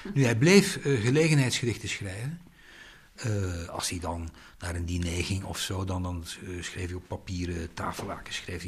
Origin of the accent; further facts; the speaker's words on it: Brussels, Belgium; born there; also born or lived in Netherlands; Ik ben geboren in Brussel. Ik heb in Nederland leren praten.